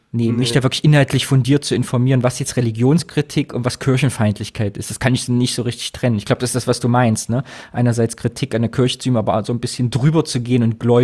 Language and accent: German; Thuringia, Germany; Ich darf das sagen, ich bin Thüringer.